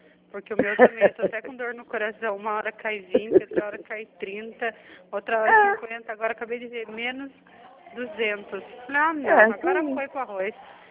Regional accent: São Paulo, Brazil; A gente que é do interior de São Paulo

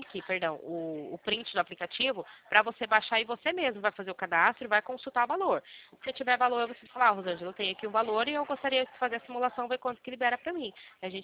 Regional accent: Limeira, São Paulo, Brazil; Somos aqui de Limeira, interior de São Paulo.

